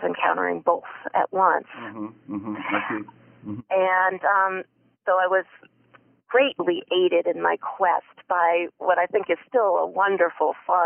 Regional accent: Amherst, Massachusetts, United States; Born and raised in Amherst.

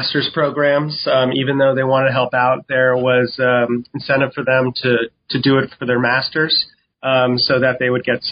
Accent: New York City, New York, United States; seeing I'm like born and raised in New York City and you deal with that in the subway

